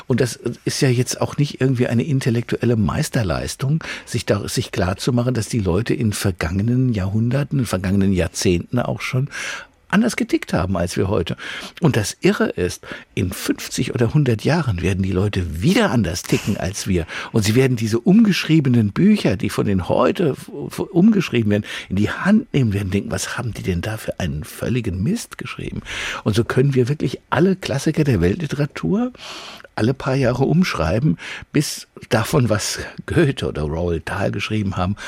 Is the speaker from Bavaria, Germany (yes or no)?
no; Mainz, Rhineland-Palatinate, Germany; Ja, also Mainz ist meine Heimatstadt. Ja, ich bin hier relativ lange hier gewesen.